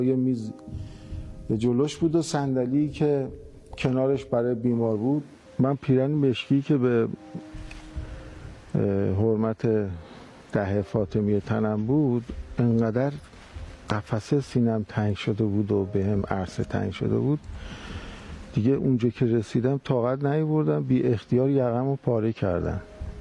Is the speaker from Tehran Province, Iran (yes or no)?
yes; Tehran, Tehran Province, Iran; born there; پدر مادرم اصالتاً نهاوندی هستن، ولی خودمون 4 تا خواهر برادری متولد تهران هستیم.